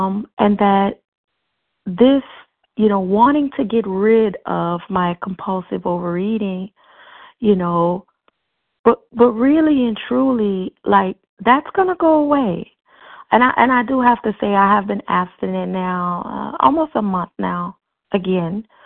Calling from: Miami, Florida, United States

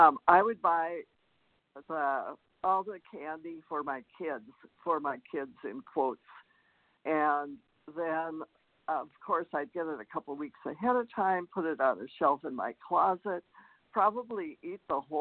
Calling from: Vancouver, British Columbia, Canada; Yes, I'm calling from Vancouver, Canada.

